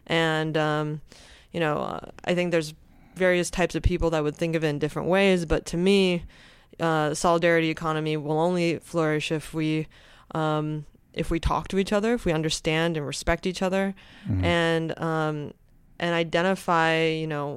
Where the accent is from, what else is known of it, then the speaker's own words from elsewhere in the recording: Pasadena, California, United States; And so I'm originally from Pasadena, California, grew up there and ended up going to UC Santa Cruz